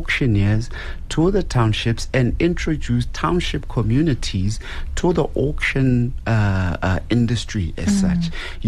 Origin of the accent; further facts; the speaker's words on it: Fort Lauderdale, Florida, United States; We could have the very same culture because I'm from Fort Lauderdale.